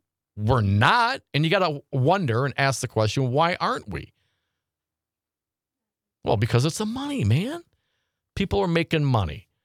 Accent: Appleton, Wisconsin, United States; Because this is Appleton, Wisconsin, man. I grew up in Appleton, Wisconsin.

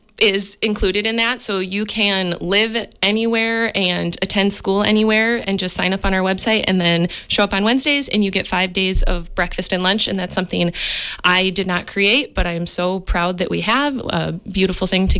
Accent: Waunakee, Wisconsin, United States; I grew up in Waniwok and then have taught for Dells and Reedsburg.

